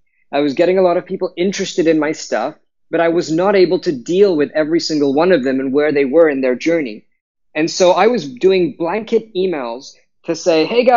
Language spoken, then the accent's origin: English; Lagos, Nigeria; now in United Kingdom; when I was growing up in Lagos, I started to play an Indian instrument called the tabla, much towards the end of my time in Lagos and then the whole of my time in the UK.